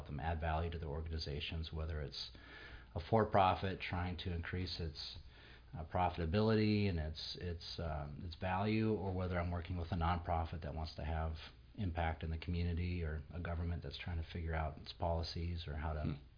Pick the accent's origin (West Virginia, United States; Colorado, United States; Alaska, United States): Alaska, United States; Anchorage; I'm from Anchorage. I grew up in Anchorage, so this has been home for me.